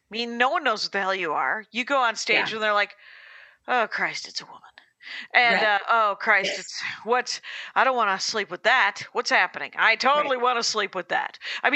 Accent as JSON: {"language": "English", "region": "Wisconsin", "country": "United States", "said": "I'm from Wisconsin. That's a milk."}